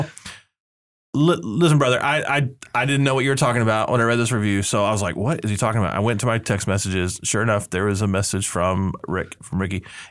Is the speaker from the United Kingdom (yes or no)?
yes; England, United Kingdom; And I'm an English guy.